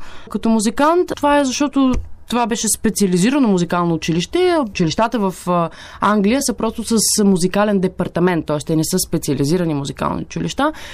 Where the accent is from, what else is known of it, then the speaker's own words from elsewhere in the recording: Varna, Varna Province, Bulgaria; след това се прибирам в Варна, родния ми град